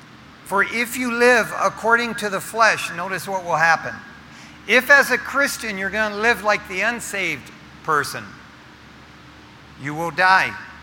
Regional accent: Michigan, United States; Growing up in Michigan, I didn't even know what a burrito was, or a taco.

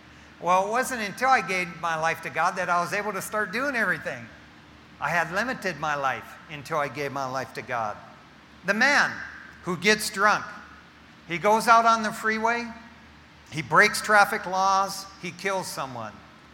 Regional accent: Detroit, Michigan, United States; I remember growing up in Detroit, Michigan, as a kid living in East Detroit.

